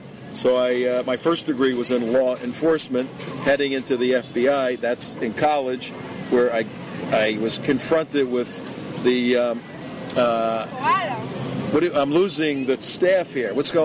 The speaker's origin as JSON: {"language": "English", "town": "Newark", "region": "New Jersey", "country": "United States", "tie": "born or raised there", "said": "Italian guy, Christian guy, from New Jersey, Newark, New Jersey originally."}